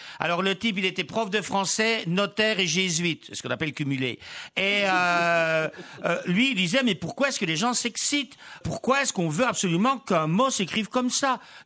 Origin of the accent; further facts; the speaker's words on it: Namur, Wallonia, Belgium; now in Paris, France; je viens de Namur, mais je prends un peu l'accent bruxellois.